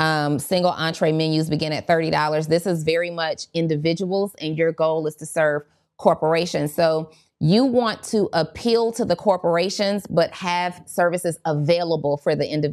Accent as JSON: {"language": "English", "town": "New Orleans", "region": "Louisiana", "country": "United States", "said": "I'm originally from New Orleans, Brittany."}